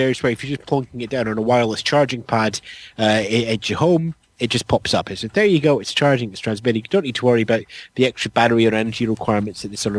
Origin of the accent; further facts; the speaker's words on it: United Kingdom; I'm British! You can't listen to this. Go and make tea!